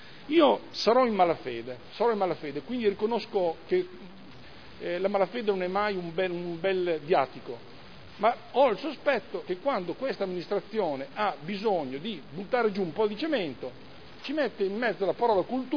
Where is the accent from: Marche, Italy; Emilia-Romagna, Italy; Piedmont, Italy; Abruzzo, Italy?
Emilia-Romagna, Italy; Modena; Sono modenese da sempre, ho vissuto in centro da sempre.